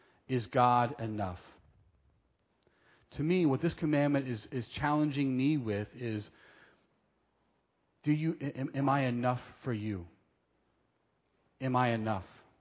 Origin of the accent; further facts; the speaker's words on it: United States; now in Taiwan; I come from America, and I can tell you, in many ways, America is much more secular than Taiwan.